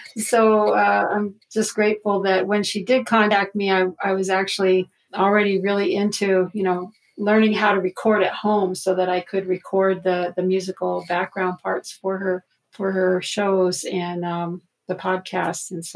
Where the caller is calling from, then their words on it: Zuni Pueblo, New Mexico, United States; Yes, I'm here in Zuni Pueblo, New Mexico, and we're way out in the middle of nowhere, pretty much, about 50 miles south of Gallup